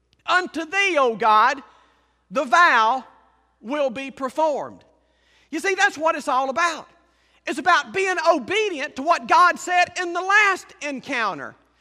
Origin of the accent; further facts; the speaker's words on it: Liberty, Mississippi, United States; You know, I come from South Mississippi. I told you that last time. And where we grew up is not far from where Jerry Clower and all the Ledbetters grew up. Route 4, Liberty, Mississippi.